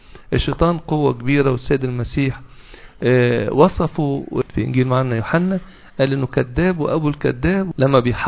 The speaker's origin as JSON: {"language": "Arabic", "town": "Heliopolis", "region": "Cairo Governorate", "country": "Egypt", "said": "حتى قراية الكف دي والودع منتشر حتى عندنا في مصر الجديدة"}